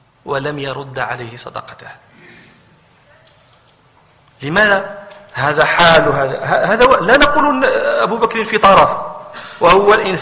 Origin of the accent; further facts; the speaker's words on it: Morocco; الناقة عندنا في المغرب قد تكون 15,000 درهم